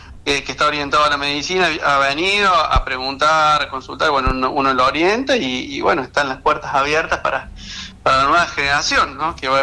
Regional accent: Córdoba, Argentina; accent: cordobés; moved away as an adult; Yo soy de Córdoba, capital. Yo llegué a la isla en el 2002, o sea, ya van a ser 20 años, pero bueno, todavía queda el resabio cordobés.

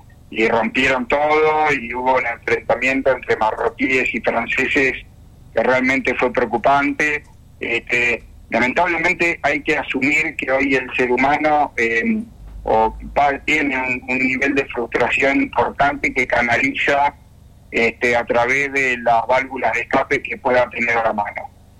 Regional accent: Argentina; por supuesto que como argentino todavía estoy afónico de los gritos

